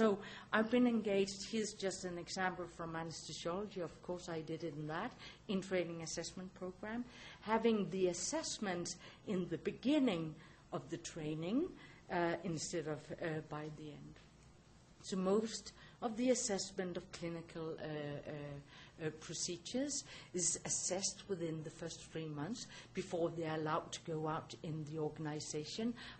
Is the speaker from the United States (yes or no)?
no; Bangalore, Karnataka, India; now in Canada; I've never experienced the psychometric here because I come from Bangalore